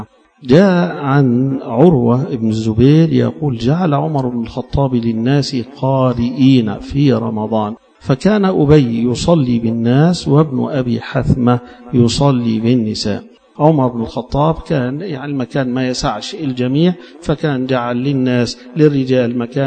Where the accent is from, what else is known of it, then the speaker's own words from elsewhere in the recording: Egypt; وإحنا عادتنا كمصريين أن اللي نشوف في التلفزيون يبقى هو ده العالم الكبير